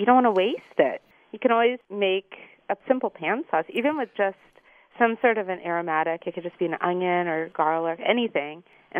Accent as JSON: {"language": "English", "town": "Los Angeles", "region": "California", "country": "United States", "tie": "born or raised there", "said": "both in New York City, growing up in Los Angeles, and also abroad when I was traveling."}